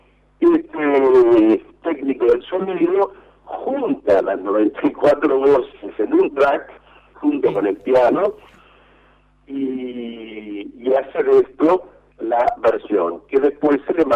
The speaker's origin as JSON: {"language": "Spanish", "country": "Uruguay", "said": "yo estoy acá en Uruguay, yo soy uruguayo."}